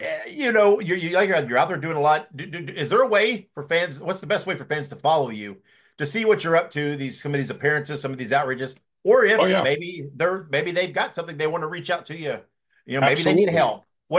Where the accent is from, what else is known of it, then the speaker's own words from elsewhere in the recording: Indiana, United States; I'm from Indiana, originally.